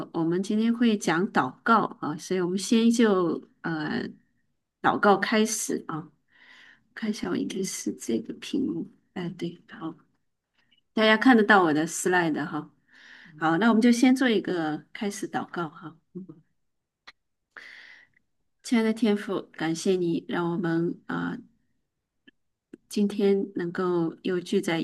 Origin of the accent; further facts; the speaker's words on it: China; 或者我们中国人经常说的